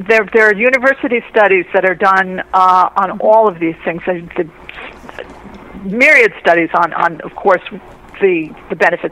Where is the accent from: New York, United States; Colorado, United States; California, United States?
New York, United States; New York City; I'm from New York City.